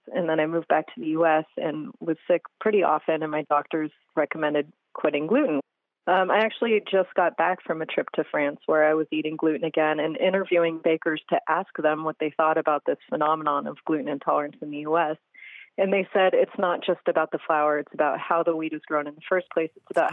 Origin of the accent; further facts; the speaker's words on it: Berkeley, California, United States; from Berkeley, California.